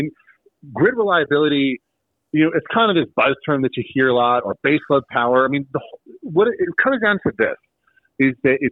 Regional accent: Sheridan, Wyoming, United States; I grew up in Sheridan, Wyoming. You know, we're a mining town.

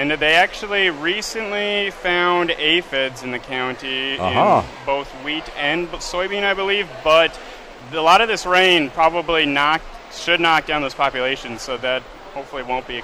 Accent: Carrington, North Dakota, United States; I'm originally from Carrington, North Dakota.

